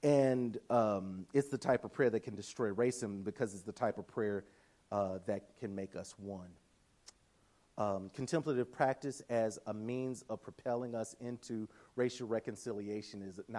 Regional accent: Tennessee, United States; I'm from Tennessee, so I'm Lectio Divina.

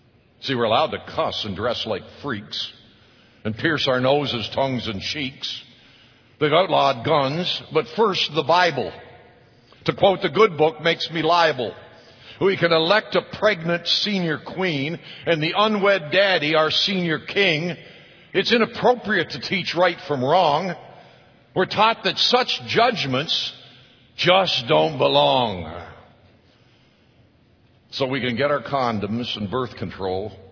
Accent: Canada; I'm from Canada, eh? Can you understand me?

